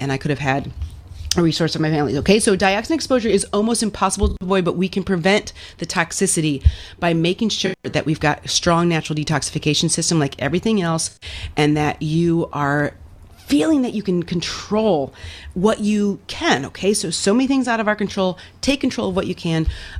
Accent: Los Angeles, California, United States; I am from Los Angeles.

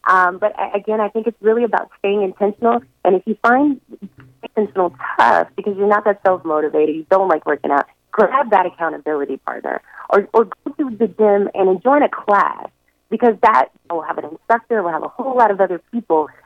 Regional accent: Los Angeles, California, United States; now in Chicago, United States; I'm from Los Angeles originally, and I've always had sort of a fitness background.

